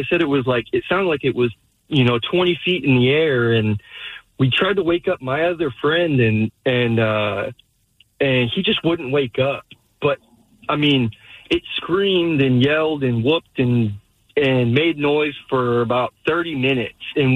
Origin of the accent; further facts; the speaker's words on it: North Bend, Washington, United States; Okay, cool. I grew up in North Bend, and I don't know if you guys are familiar, have been to the area. You know how wooded it is.